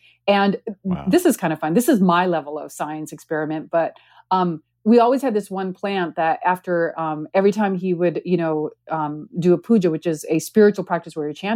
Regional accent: India; I'm in India and because of the space I'm in. And even though I have some familiarity because I am Indian

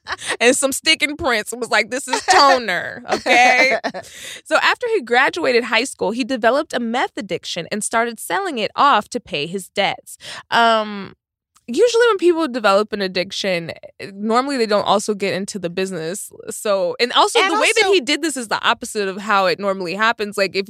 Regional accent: Texas, United States; I'm from Texas. Also used to be Mexico.

